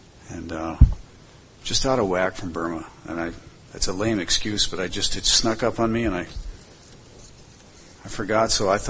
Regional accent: Hamburg, New York, United States; also born or lived in Buffalo; I was born in Buffalo, New York. We moved to a suburb called Hamburg. I attended a parochial school called St. Mary's by the Lake

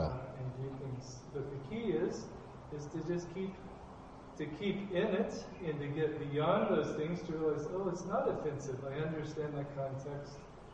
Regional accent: United States; moved away as an adult; So I'm from the States, and I've lived here about a year and a half, so I'm still on the learning curve.

